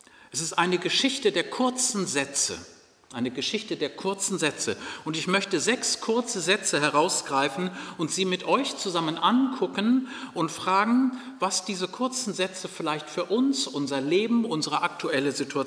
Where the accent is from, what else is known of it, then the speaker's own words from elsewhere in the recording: Uetersen, Schleswig-Holstein, Germany; Ich komme aus Uetersen. Das liegt nun nicht gerade hier um die Ecke, aber so weit weg ist es nun auch nicht.